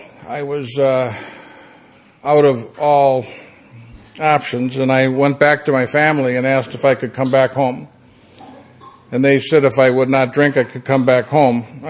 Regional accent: Minnesota, United States; We come from Minnesota, which is, if this were the United States, it's in the middle of the United States in the northernmost part.

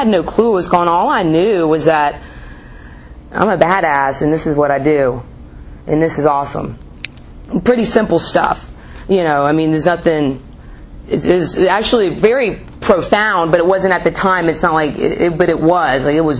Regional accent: North Carolina, United States; And I grew up in North Carolina, and it's pretty common.

